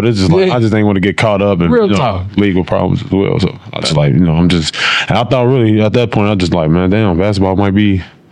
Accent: Cincinnati, Ohio, United States; I'm from Cincinnati originally.

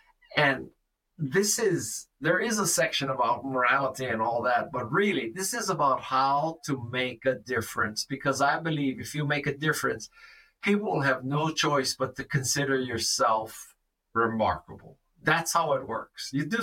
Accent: Honolulu, Hawaii, United States; I'm from Honolulu, Hawaii. You know, there's not a lot of pond hockey in Honolulu.

